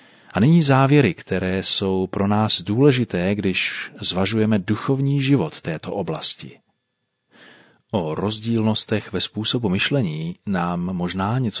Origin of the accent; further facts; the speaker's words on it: Opava, Moravian-Silesian Region, Czechia; now in Ostrava, Czech Republic; Koncem roku 85 jsem se oženil a od té doby bydlím v Ostravě. Moje rodné město Opava je od Ostravy vzdáleno pouhých 30 kilometrů